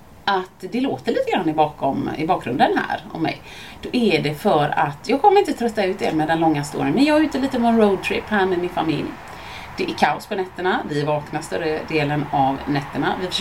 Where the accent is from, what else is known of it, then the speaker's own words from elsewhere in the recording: Mölndal, Västra Götaland County, Sweden; Jag växte upp i Mölndal med min familj.